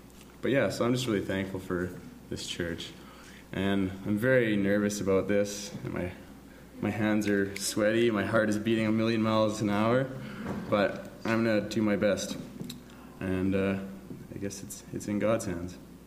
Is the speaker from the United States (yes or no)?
no; Saskatchewan, Canada; So I was born, and I've been born and raised in Saskatchewan, prairie boy all my life.